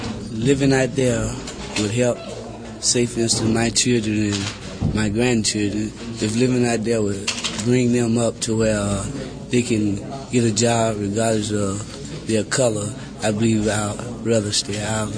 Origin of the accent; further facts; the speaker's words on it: Birmingham, Alabama, United States; I'm from Birmingham, Alabama. I'm 18 years of age.